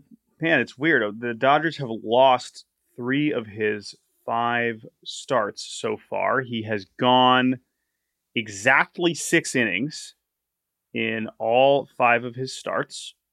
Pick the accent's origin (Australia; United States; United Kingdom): Australia; Everybody knows I'm Australian.